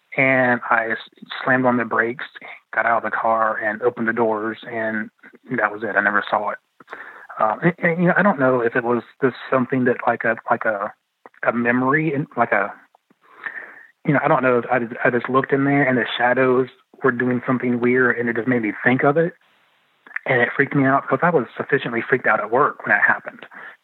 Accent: London, Ohio, United States; born there; And that's the town I was born in. I was born in London, Ohio.

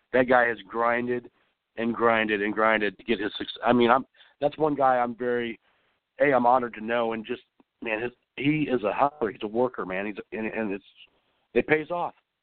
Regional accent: Midwest, United States; now in Los Angeles, United States; I came from the Midwest and, you know, you come as a road dog.

